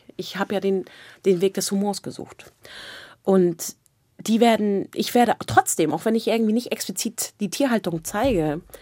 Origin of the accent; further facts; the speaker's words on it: Brandenburg, Germany; wir kommen aus der Uckermark, aus dem Osten